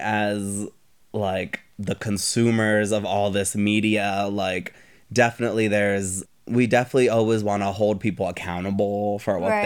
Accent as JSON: {"language": "English", "region": "Florida", "country": "United States", "tie": "born or raised there", "said": "I was really, really lucky that I grew up in South Florida"}